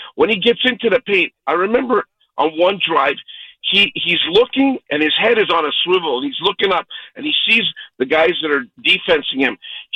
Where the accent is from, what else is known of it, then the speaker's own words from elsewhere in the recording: Montreal, Quebec, Canada; I'm a guy from Montreal.